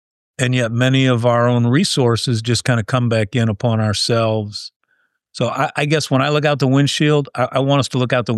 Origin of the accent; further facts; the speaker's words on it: United States; I'm an American, so we must be next.